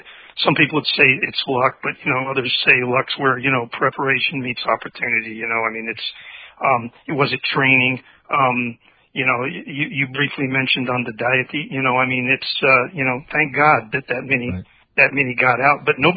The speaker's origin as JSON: {"language": "English", "town": "San Antonio", "region": "Texas", "country": "United States", "tie": "born there", "also_born_or_lived": "various places", "said": "So I was born in San Antonio, but lived all over."}